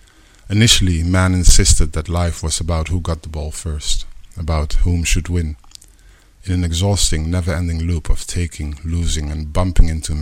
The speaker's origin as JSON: {"language": "English", "country": "Netherlands", "tie": "born or raised there", "said": "my parents are from Suriname. I grew up in the Netherlands."}